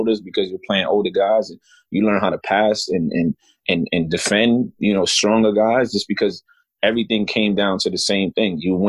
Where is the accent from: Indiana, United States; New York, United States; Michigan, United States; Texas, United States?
New York, United States; Bronx; Growing up in the Bronx and in New York City and the inner city and in the heart of the ghetto.